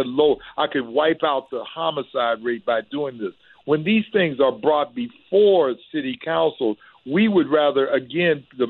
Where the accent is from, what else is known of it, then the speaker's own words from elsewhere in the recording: Cleveland, Ohio, United States; than when I grew up in Cleveland, where people said to serve and protect.